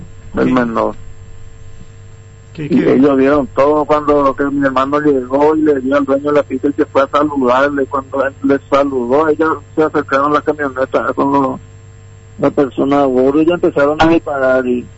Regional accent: Pedro Juan Caballero, Amambay, Paraguay; Aquí de Pedro Juan.

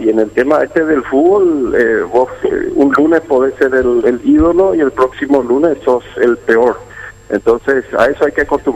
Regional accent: Paraguay; Yo creo que es una mentalidad nuestra, como paraguayos, ¿verdad?

